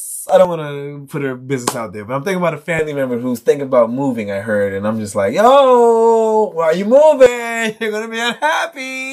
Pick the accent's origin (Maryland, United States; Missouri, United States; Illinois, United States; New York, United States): Maryland, United States; Upper Marlboro; Shout out to the DMV. I'm from Maryland. You know what I'm saying? The hood of Upper Marlboro.